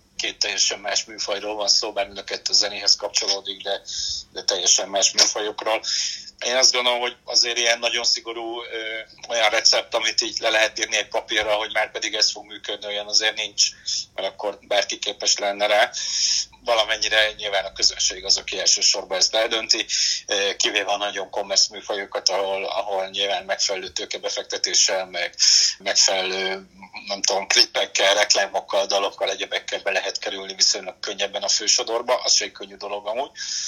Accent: Pécs, Baranya, Hungary; aztán Pécsen nőttem fel

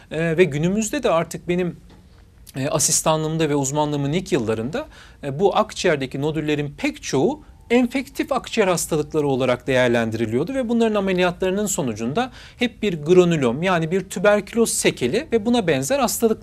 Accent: Istanbul, Turkey; born there; 1975 İstanbul doğumluyum.

